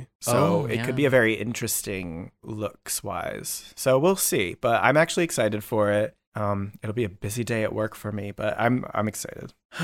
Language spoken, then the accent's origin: English; United States; I am American.